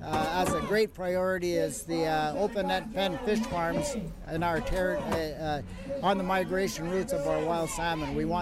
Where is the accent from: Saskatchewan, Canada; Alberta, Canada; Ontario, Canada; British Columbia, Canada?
British Columbia, Canada; I come from the Squat First Nation. We're Stalo people, people of the river.